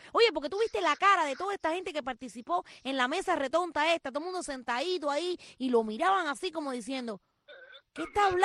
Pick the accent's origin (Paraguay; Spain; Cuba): Cuba; somos cubanos estabulados